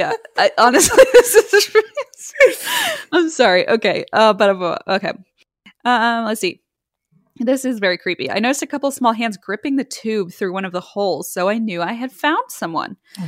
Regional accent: Iowa, United States; I was born and raised in Iowa, and most of my family lives in Iowa, too.

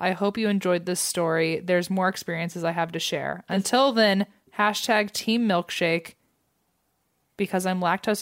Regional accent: Toronto, Ontario, Canada; I'm from Toronto, Canada.

